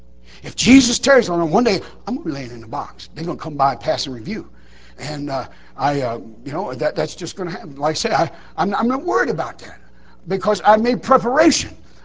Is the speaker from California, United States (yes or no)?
no; Detroit, Michigan, United States; I didn't know what a camp meeting was. I was from Detroit, Michigan.